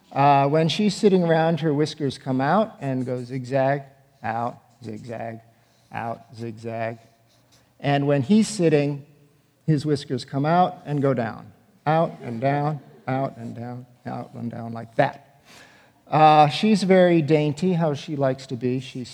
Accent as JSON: {"language": "English", "town": "Chicago", "region": "Illinois", "country": "United States", "tie": "born or raised there", "lives_now": "New York City, United States", "said": "Who thinks I grew up in London? I grew up in Chicago."}